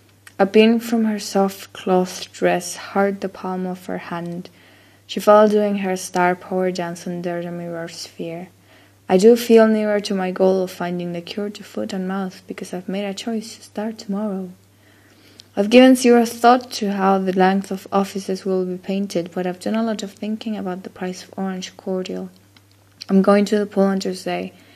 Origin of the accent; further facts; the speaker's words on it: Chile; first language Spanish; English is a second language; I think my accent would be, well, I'm from Chile, but I speak Spanish. It's my first language, but I learned English when I was a child, I started learning when I was like 4 years old